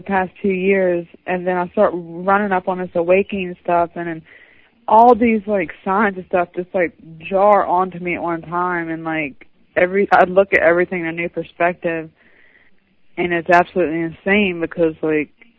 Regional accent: West Virginia, United States; West Virginia, by the way.

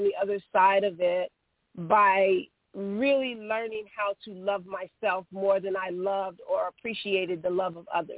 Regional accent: Chicago, Illinois, United States; I grew up, I am a Chicagoan. I grew up on the West Side in the Austin community. And that was really, and we were a poor family.

